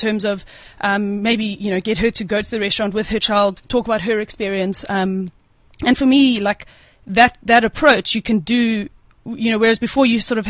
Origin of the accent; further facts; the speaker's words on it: United Kingdom; I'm British, so I don't tan very easily.